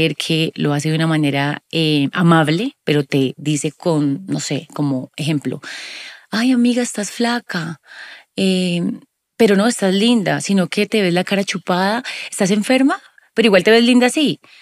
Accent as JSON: {"language": "Spanish", "town": "Cali", "region": "Valle del Cauca", "country": "Colombia", "said": "Yo soy caleña"}